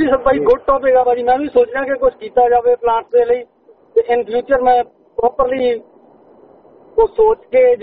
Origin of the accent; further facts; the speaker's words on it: Punjab, India; ਮੇਰਾ ਪਿੰਡ ਫਗਵਾੜੇ ਦੇ ਕੋਲ ਹੀ ਆ